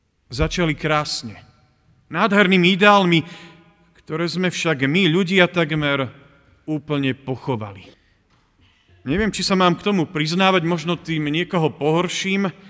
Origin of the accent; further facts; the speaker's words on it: southern Slovakia, Slovakia; pochádzam z južnej časti Slovenska, nie som žiaden iredentista